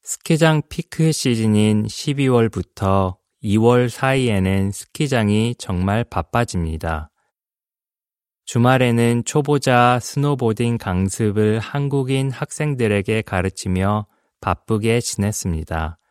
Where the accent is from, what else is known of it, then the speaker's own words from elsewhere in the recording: Queensland, Australia; Korean is a second language; now in South Korea; 저는 퀸즐랜드에서 자라면서 눈을 본 적이 한 번도 없습니다.